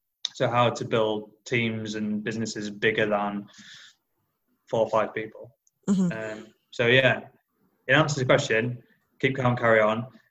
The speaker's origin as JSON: {"language": "English", "region": "Yorkshire and the Humber", "country": "United Kingdom", "said": "Yeah, I think it's being a Yorkshireman."}